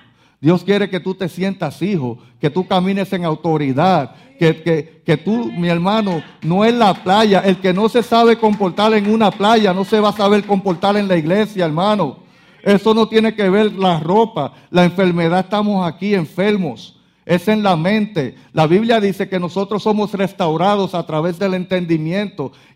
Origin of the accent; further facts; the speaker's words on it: Puerto Rico; Mis hermanos, mi país, Puerto Rico, soy puertorriqueño, puedo hablar de Puerto Rico.